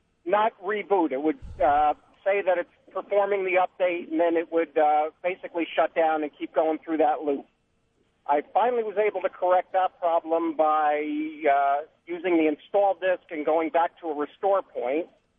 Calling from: Sloatsburg, New York, United States; I'm calling from Sloatsburg, New York.

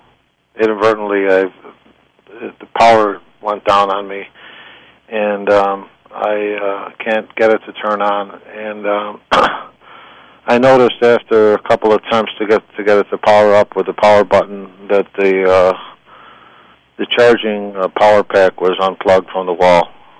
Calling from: Penfield, New York, United States; I'm Penfield as well.

